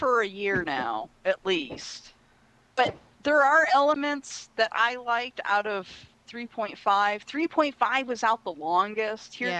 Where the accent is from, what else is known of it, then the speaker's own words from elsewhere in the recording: Florida, United States; Well, I'm from Florida. It's De Leon.